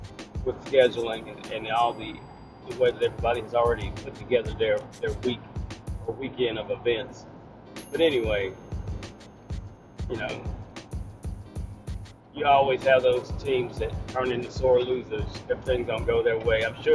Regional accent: Atlanta, Georgia, United States; Super Bowl is taking place in my home state, my city of Atlanta, my state of Georgia.

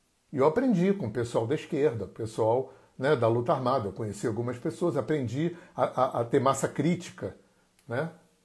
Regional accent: Brazil; Eu sou brasileiro, eu sou homem, eu sou pai, eu sou idoso

